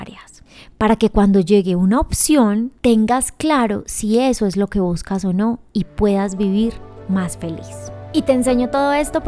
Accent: Colombia; soy de Colombia y me encanta bailar.

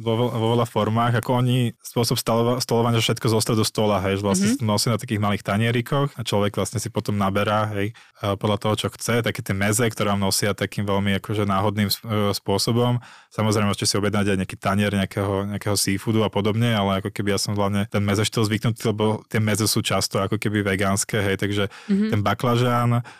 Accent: Bratislava, Bratislava Region, Slovakia; Ja z Bratislavy.

